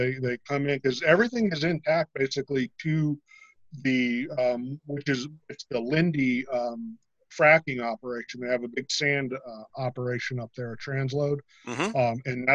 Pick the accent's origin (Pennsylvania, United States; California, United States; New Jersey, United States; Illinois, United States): Pennsylvania, United States; Carbondale; I grew up along what was the Penn Division. I was born and raised in Carbondale, Pennsylvania.